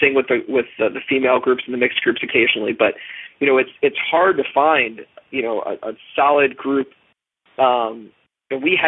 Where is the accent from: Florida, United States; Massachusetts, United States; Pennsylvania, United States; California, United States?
Pennsylvania, United States; Easton; freshman year, everybody goes to that freshman year where I was coming from Easton, Pennsylvania. I knew zero people when I went to Indiana.